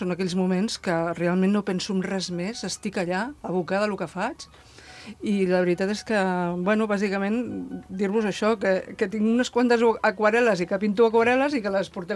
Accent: Vilafranca del Penedès, Catalonia, Spain; also born or lived in Barcelona; per mi és la primera vegada que participo al FIRART. Soc de Vilafranca tota la vida, el que passa que he viscut molts anys a Barcelona.

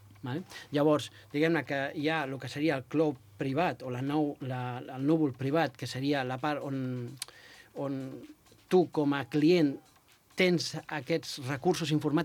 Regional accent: Vilafranca del Penedès, Catalonia, Spain; Nosaltres, bona part dels companys som de Vilafranca, sí, de Rodalies

